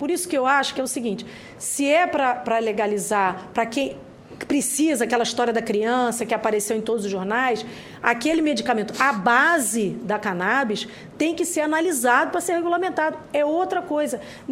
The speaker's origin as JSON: {"language": "Portuguese", "region": "Rio de Janeiro", "country": "Brazil", "lives_now": "Brasília, Brazil", "said": "Eu mesma estou em Brasília há 15 anos, mas eu sou do Rio."}